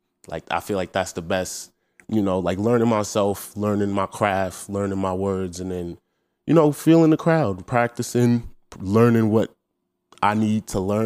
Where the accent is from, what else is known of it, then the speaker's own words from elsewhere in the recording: New York, United States; I was born and raised in New York